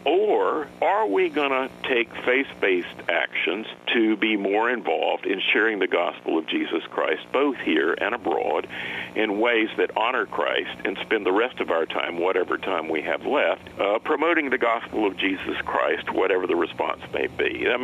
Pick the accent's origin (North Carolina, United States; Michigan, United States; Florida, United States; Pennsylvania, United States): North Carolina, United States; High Point; I grew up in High Point, North Carolina. When I was growing up, there were 42 working furniture factories.